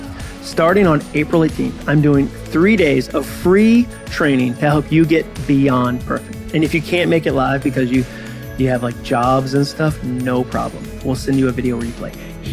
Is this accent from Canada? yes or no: no; Brazil; I'm from Brazil.